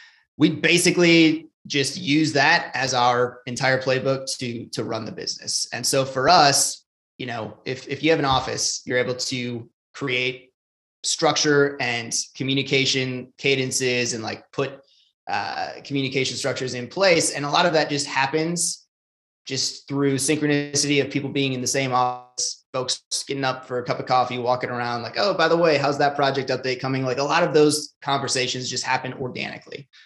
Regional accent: Midwest, United States; And I'm from the Midwest, and we all have a solid amount of self-deprecation, and no one from the Midwest really takes themselves that seriously.

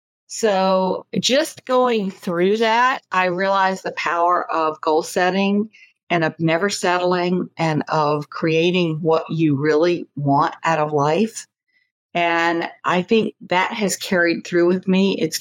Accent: Virginia, United States; Well, for me, I grew up in Virginia.

